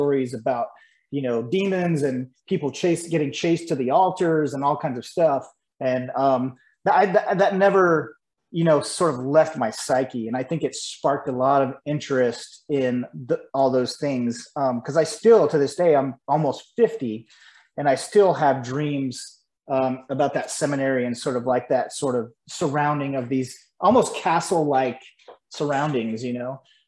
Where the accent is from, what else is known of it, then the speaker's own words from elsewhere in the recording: Georgia, United States; I came from a background, I grew up in Georgia.